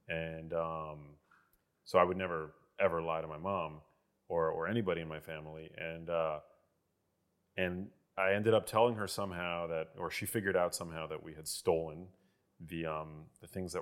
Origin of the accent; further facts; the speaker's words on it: New York City, New York, United States; Yeah, I grew up in New York City.